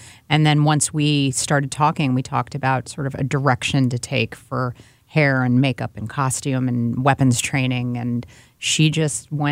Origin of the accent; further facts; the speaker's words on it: St. Louis, Missouri, United States; I am from St. Louis, born and raised.